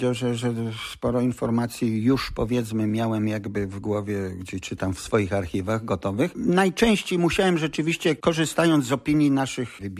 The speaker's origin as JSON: {"language": "Polish", "town": "Kalisz", "region": "Greater Poland Voivodeship", "country": "Poland", "said": "jako Kaliszanin z dziada, pradziada, przede wszystkim no, interesujący się tym już od bardzo dawna"}